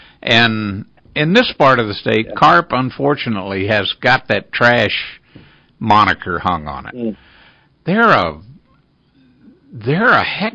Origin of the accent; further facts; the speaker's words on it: Gulf Coast, United States; I grew up on the Gulf Coast and started fly fishing for redfish and tarpon, and then moved inland.